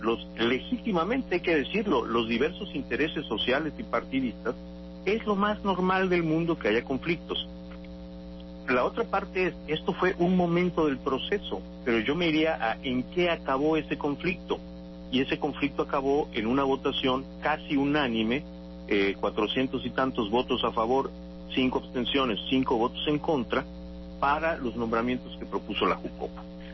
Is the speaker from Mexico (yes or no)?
yes; Yucatán, Mexico; Yo soy de Yucatán, por los cuatro costados, desde como decían los clásicos, desde la oscuridad de los tiempos.